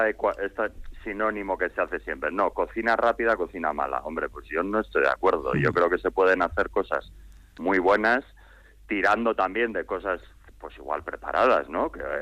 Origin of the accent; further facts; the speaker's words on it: Basque Country, Spain; no solo porque Euskadi es mi tierra y que te reconozcan en tu tierra